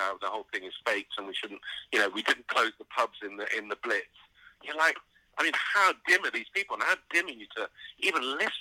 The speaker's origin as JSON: {"language": "English", "country": "Lebanon", "tie": "born or raised there", "said": "growing up in Lebanon, we were often we were being shelled and bombed for up to 3-4 weeks"}